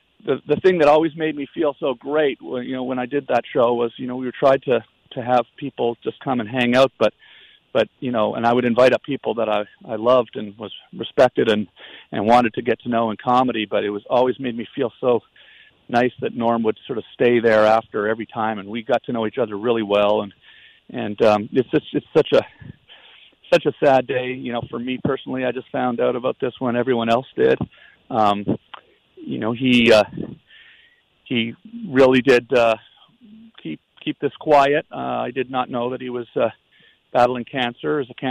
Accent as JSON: {"language": "English", "town": "Ottawa", "region": "Ontario", "country": "Canada", "tie": "born or raised there", "said": "I don't know if it was because I was from Ottawa, and I grew up on Monson Crescent just down the road from Jasper, where he grew up"}